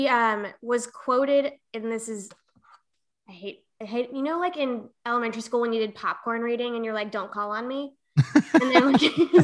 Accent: Minnesota, United States; born there; No, I was born in Minnesota, and my parents grew up in South Dakota.

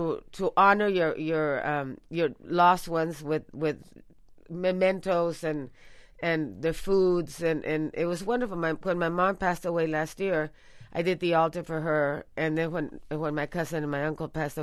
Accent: Mexico; now in New York, United States; because I grew up in the North, and we went and cleaned the graves and put flowers, but we didn't, you know, do all this until I moved to New York.

